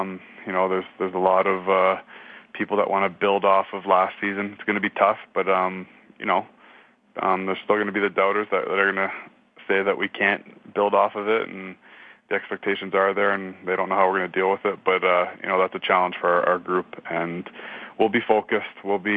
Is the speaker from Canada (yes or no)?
yes; Mississauga, Ontario, Canada; I'm not too worried about it because I grew up in Mississauga.